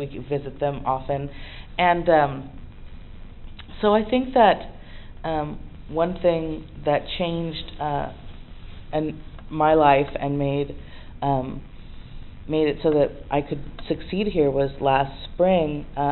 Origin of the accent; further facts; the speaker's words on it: Portland, Oregon, United States; I am from Portland, Oregon. I'm MoDOT Klamath, and I was never, lived on a reservation. I don't know how to speak Klamath or MoDOT.